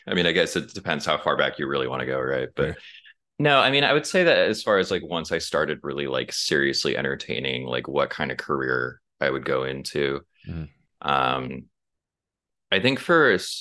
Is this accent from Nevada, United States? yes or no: yes; Henderson, Nevada, United States; I'm originally from Vegas. Well, technically Henderson, but you know, it's the Vegas Valley.